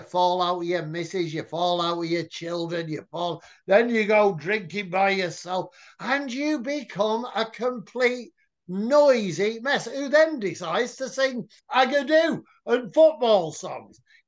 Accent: Manchester, North West England, United Kingdom; Manchester, I'm a Mancunian

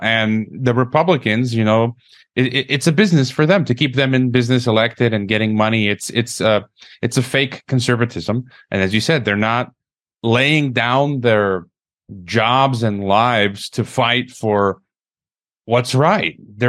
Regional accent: Illinois, United States; now in Mexico; And I'm from Illinois, so you're in Wisconsin.

